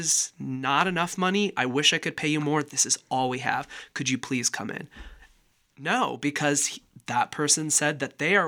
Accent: Walcott, Iowa, United States; they knew I was from Walcott.

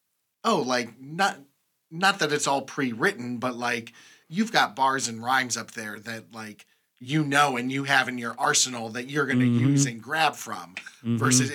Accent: Michigan, United States; But you know, I'm from Michigan, so that movie has a soft spot in my heart.

